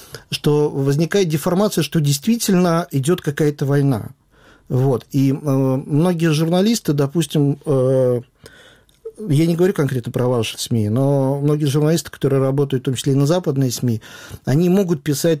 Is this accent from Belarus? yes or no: yes; Belarus; moved away; Потому что я уезжал из Беларуси в демократическую Россию, и оказалось, что я из России тоже убежал.